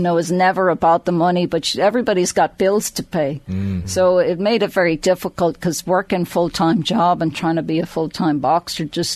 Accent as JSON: {"language": "English", "town": "Drogheda", "region": "Leinster", "country": "Ireland", "tie": "born or raised there", "said": "So I grew up just outside Drogheda"}